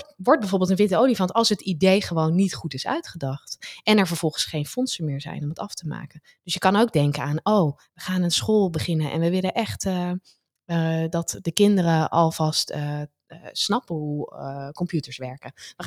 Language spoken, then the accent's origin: Dutch; Netherlands; ik ga maar even in wij praten als Europeanen, als Nederlanders